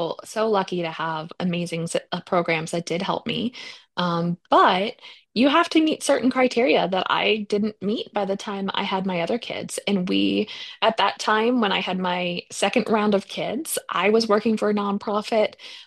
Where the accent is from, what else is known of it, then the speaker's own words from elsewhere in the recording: United States; As an American, I really believe we need better affordable childcare